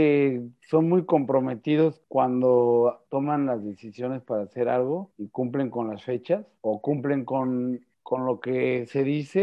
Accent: Tizayuca, Hidalgo, Mexico; moved away as an adult; also born or lived in Pachuca / Spain / Italy; Yo nací en Pachuca y viví cerca en Tizayuca. Y después, terminando la prepa, viví en España y en Italia.

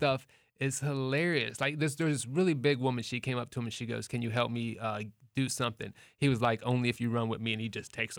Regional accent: Ohio, United States; I'm from Ohio

